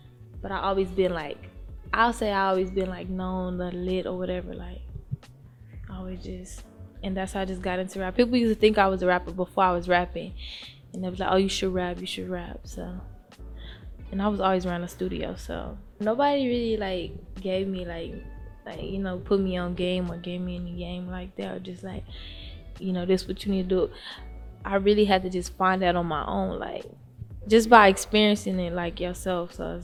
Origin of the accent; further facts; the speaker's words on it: Dallas, Texas, United States; also born or lived in Atlanta; now in California, United States; I'm from Dallas, Texas, born and raised. I'm from the north side. So I'm from North Dallas, yeah. I live in California.